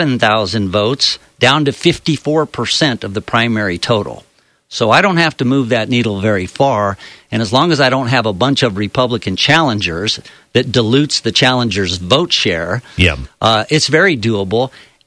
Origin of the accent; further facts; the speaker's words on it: New Mexico, United States; now in Treasure Valley, United States; We're originally from New Mexico, and we moved to the Treasure Valley area in 2006.